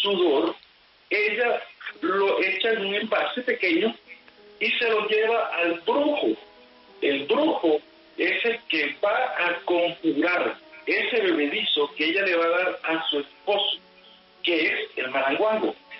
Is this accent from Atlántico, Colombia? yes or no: yes; Barranquilla, Atlántico, Colombia; En los amarres de amor, en mi tierra, a un amarre de amor le llaman el maranguango.